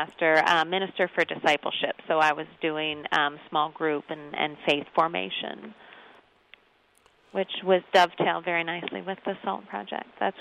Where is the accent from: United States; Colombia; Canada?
Canada; Ontario; we got baptized before we moved to Ontario. My mom's Canadian, so then we grew up in Ontario.